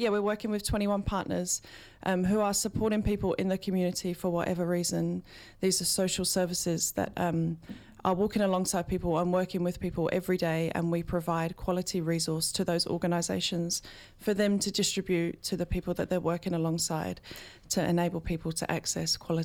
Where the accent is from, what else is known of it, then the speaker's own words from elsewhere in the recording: East of England, United Kingdom; now in New Zealand; I grew up, if you haven't already guessed, not in Aotearoa. I grew up in Essex in the UK